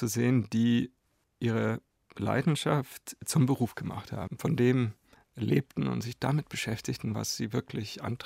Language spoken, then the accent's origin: German; Wuppertal, North Rhine-Westphalia, Germany; Ach, die Zeit in Wuppertal Anfang der 70er Jahre war eigentlich eine sehr freie, schöne Kindheit in dieser Stadt.